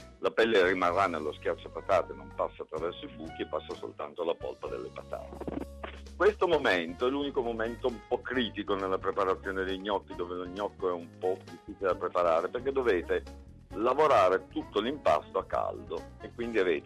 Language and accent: Italian; Piedmont, Italy; Io sono piemontese